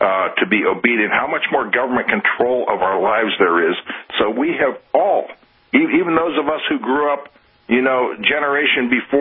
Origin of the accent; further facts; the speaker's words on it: Chicago, Illinois, United States; Yeah, I'm from Chicago. I don't know what it means to snuff somebody out.